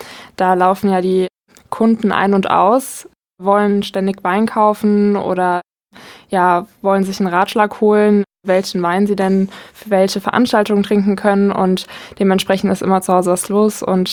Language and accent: German; Wörrstadt, Rhineland-Palatinate, Germany; also born or lived in Bad Kreuznach; Ich komme aus Wörstadt